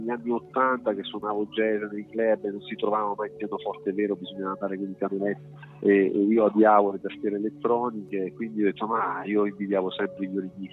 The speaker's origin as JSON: {"language": "Italian", "town": "Fermo", "region": "Marche", "country": "Italy", "said": "Io sono di Fermo, delle Marche, del sud delle Marche, sì."}